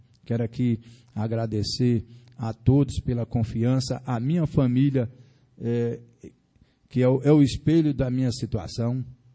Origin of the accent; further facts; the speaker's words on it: Bahia, Brazil; now in Formosa, Brazil; eu sou da Bahia, me considero cidadão formosense